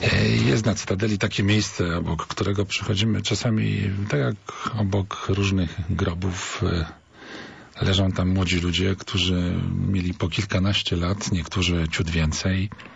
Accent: Poznań, Greater Poland Voivodeship, Poland; jako poznaniacy

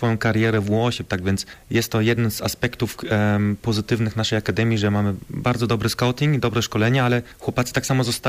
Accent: Leverkusen, North Rhine-Westphalia, Germany; also born or lived in Elbląg; urodzony jestem w Elblągu, wychowany, ale w Leverkusen i od malutkiego kibic, a od 20 lat w klubie pracuję.

